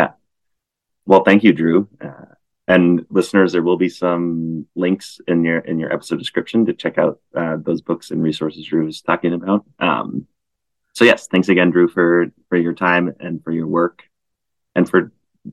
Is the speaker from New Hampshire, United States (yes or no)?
yes; New Hampshire, United States; I'm from New Hampshire and I've never, grew up in New Hampshire.